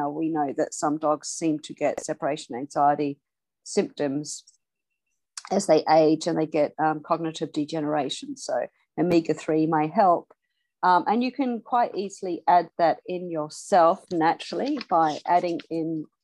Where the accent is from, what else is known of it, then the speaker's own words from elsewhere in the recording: New Zealand; born there; And look, I was born in New Zealand and they do it here now, but they didn't until quite recently.